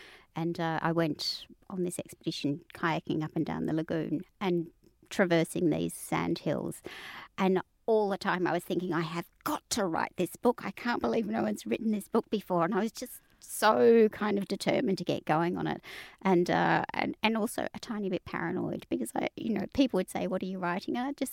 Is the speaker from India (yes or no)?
no; Melbourne, Victoria, Australia; We grew up in Melbourne, basically, but as often as we could, my family would move to South Australia for our family holidays. Both my parents are from South Australia.